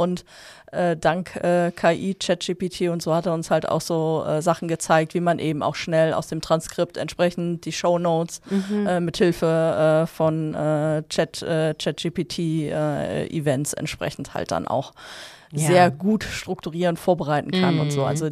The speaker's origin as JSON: {"language": "German", "region": "North Rhine-Westphalia", "country": "Germany", "tie": "born there", "said": "ich komme gebürtig aus Fellbad"}